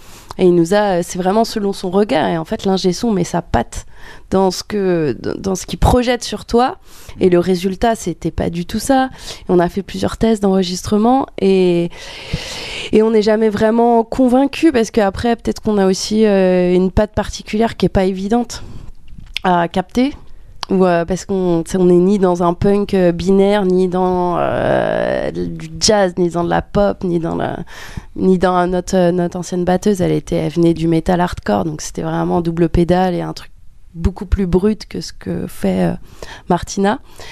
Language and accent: French; Aulnay-sous-Bois, Île-de-France, France; now in Vitry-sur-Seine, France; Moi, je viens de d'Aulnay-sous-Bois, donc c'est dans le 93. Et maintenant, j'habite à Vitry-sur-Seine, dans le 94.